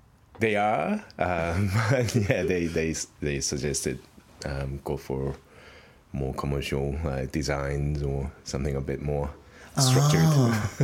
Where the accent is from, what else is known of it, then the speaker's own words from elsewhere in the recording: Seoul, South Korea; I grew up in Seoul, Korea.